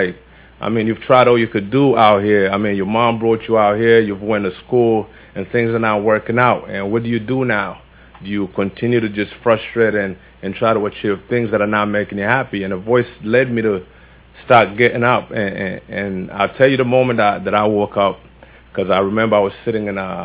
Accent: Uganda; but hold on, I'm from Uganda.

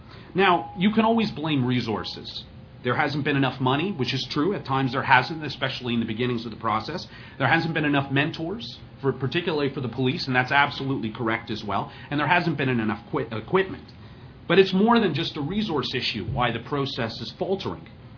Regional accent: Canada; I am Canadian and based at a think tank and a university in Canada

